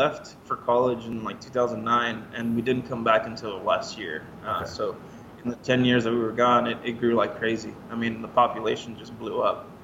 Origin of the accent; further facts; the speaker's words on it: Weslaco, Texas, United States; I grew up here in West Laco, which is in the River Grande Valley. And if you don't know where that is, it's like the tip of Texas, like the southernmost tip of Texas.